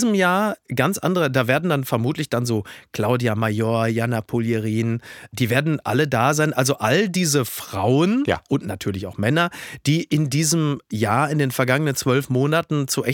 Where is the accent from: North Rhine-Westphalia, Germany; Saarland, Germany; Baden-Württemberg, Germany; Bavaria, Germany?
North Rhine-Westphalia, Germany; Castrop-Rauxel; in Castrop-Rauxel, wo ich herkomme